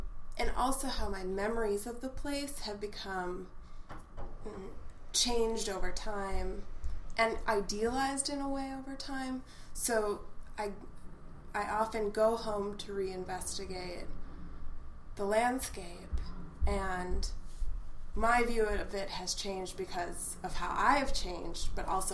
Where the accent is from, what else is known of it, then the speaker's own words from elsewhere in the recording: Franklin Township, Wisconsin, United States; Sure. Yeah, I grew up in Franklin Township, Wisconsin